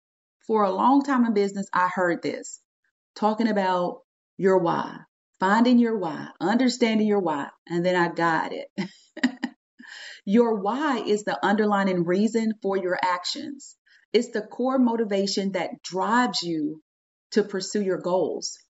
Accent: Texas, United States; I'm from Texas, so we have a saying, you know, we are Texas strong, we have tough skin, we are resilient people, okay?

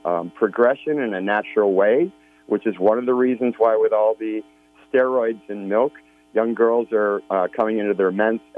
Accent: Midwest, United States; I was raised in the Midwest, and I worked on dairy farms.

